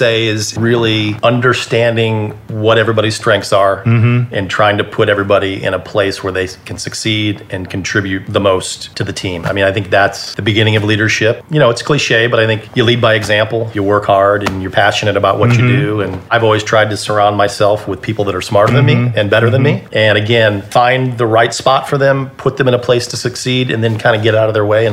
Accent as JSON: {"language": "English", "town": "St. Louis", "region": "Missouri", "country": "United States", "tie": "born or raised there", "said": "I was born and raised in St. Louis. I love St. Louis. I'm a homer. I'm a hometown guy."}